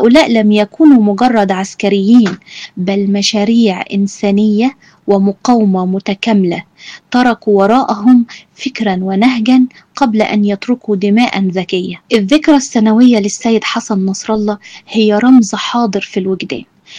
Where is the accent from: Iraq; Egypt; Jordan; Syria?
Egypt; ده بيبقى مشهد مش غريب علينا إحنا كمان كمصريين